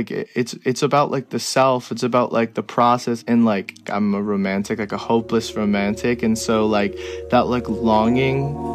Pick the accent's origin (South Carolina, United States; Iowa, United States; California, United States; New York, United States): New York, United States; Long Island; now in Brooklyn, United States; I was raised in Long Island. I live in Brooklyn, New York now.